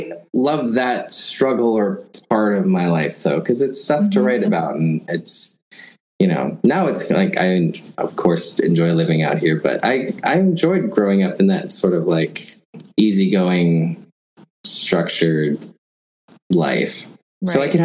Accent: Winchester, Virginia, United States; now in Los Angeles, United States; I grew up in Winchester, Virginia.

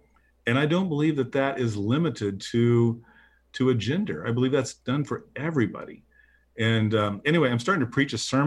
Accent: Midwest, United States; You know, I'm a Midwesterner, yeah. And I'm a pretty conservative Midwestern guy.

